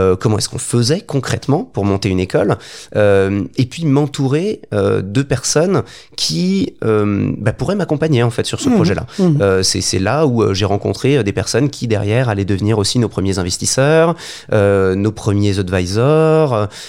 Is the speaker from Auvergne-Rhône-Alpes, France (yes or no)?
yes; Lyon, Auvergne-Rhône-Alpes, France; moi je suis lyonnais, donc je pensais beaucoup à Lyon.